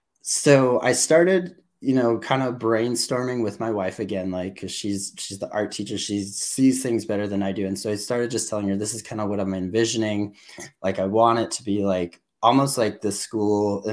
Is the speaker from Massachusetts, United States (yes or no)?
no; New Mexico, United States; so I'm from New Mexico. I am from the state that everyone forgets is a state.